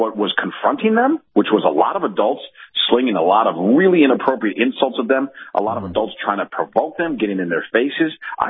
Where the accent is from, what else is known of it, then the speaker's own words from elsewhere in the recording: United States; as an American, Bill, this is really corrosive to our society.